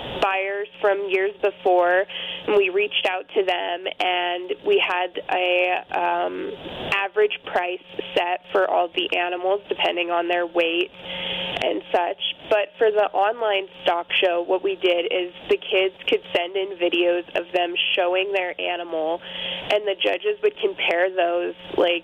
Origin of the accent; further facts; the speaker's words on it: Nebraska-Wyoming area, United States; I came from the Nebraska-Wyoming area.